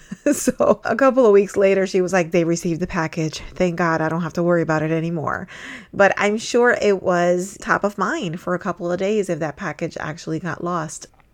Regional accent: New York, United States; now in Florida, United States; I'm a New Yorker turned Floridian who knows a thing or two on how to effectively manage your time while juggling multiple priorities.

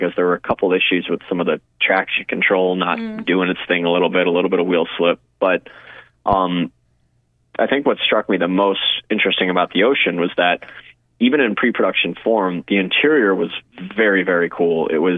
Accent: Wisconsin, United States; I mean, again, remember, I'm from Wisconsin, and they promised a gigantic campus, and it's just empty.

